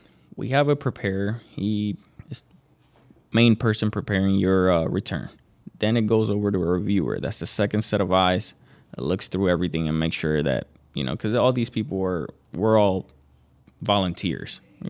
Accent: Florida, United States; I'm from Florida, guys, so I love it too.

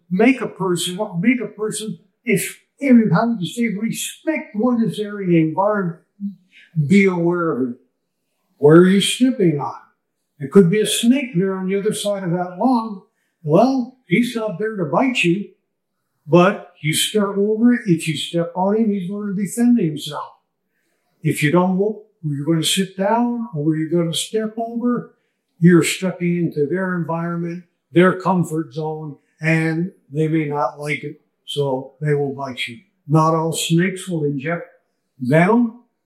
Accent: Panama; born or raised there

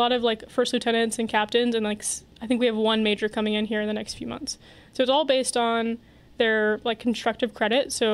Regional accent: Washington, United States; born there; Washington's board is before Oregon's board, and also I was born in Washington.

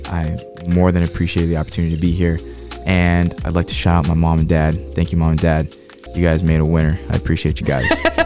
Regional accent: Florida, United States; The Senator of Florida, that was my second one, because growing up in Florida, I was like, oh.

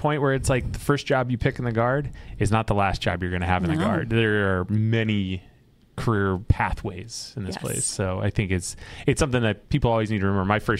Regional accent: California, United States; I'm from Southern California. Right. I've never seen snow.

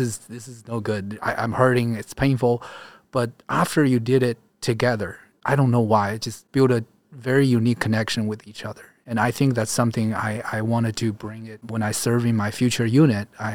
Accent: China; you know, I come from China and when I was a child. And so we experienced a lot of persecution.

